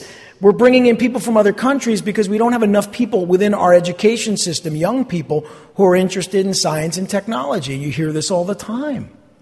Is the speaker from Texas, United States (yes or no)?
no; New Jersey, United States; Not that I was alive in the Civil War, but I'm born and raised in New Jersey.